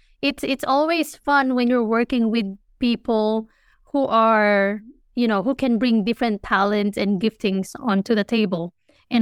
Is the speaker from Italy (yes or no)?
no; Philippines; moved away as an adult; now in United States; You know, I grew up in the Philippines. You know, I'm 33 years old. And when I was 29, I moved to the States.